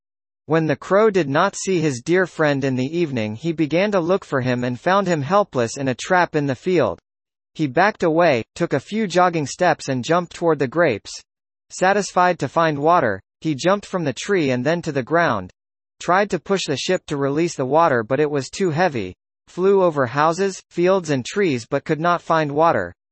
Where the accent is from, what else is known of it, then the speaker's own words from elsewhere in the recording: Tamil Nadu, India; I have heard these stories in Tamil because I grew up in Tamil Nadu, India.